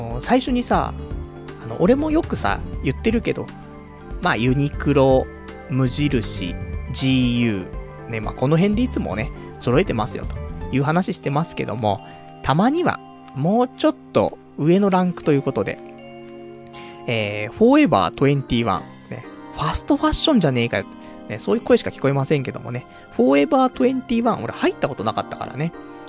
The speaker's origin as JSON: {"language": "Japanese", "town": "Koenji", "region": "Tokyo", "country": "Japan", "said": "あら、ね、俺の出身地かしらっていうね"}